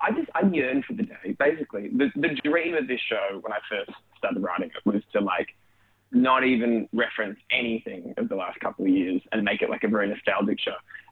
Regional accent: Australia; obviously being Australian

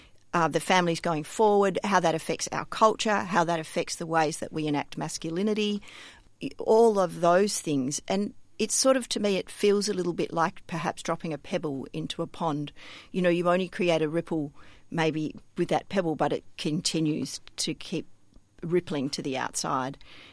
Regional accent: Australia; us apologising for being Australian

